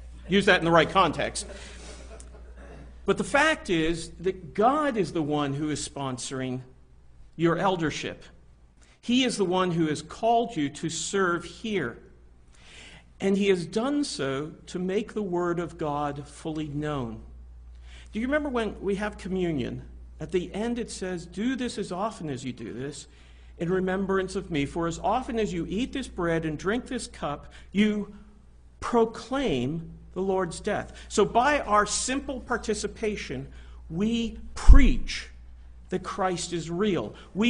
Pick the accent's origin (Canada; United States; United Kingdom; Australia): Canada; born there; Because I'm Canadian-born